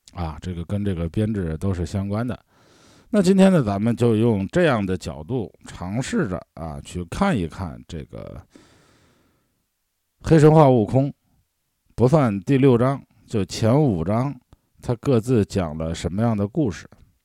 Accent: Shandong, China; 我们山东人看到的全都是儒。

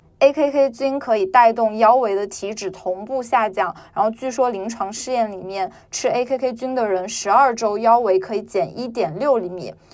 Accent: Sichuan-Chongqing, China; 因为我是川渝人嘛，所以我其实平时吃的还挺重油重盐的

